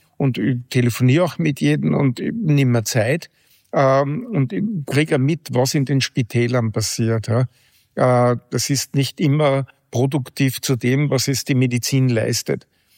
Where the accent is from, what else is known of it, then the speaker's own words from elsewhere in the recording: Linz, Upper Austria, Austria; ich bin ja Linzer